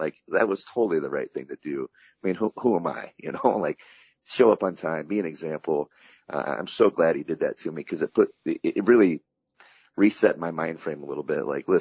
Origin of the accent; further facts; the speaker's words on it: Westmore, Illinois, United States; have the really close personal relationships that you do with people and their families like we did growing up in Westmore.